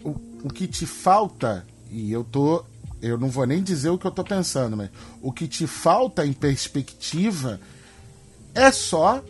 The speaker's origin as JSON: {"language": "Portuguese", "region": "Rio de Janeiro", "country": "Brazil", "said": "Eu sou do Rio, uhum, de Janeiro, mas eu conheço bastante a cidade de São Paulo."}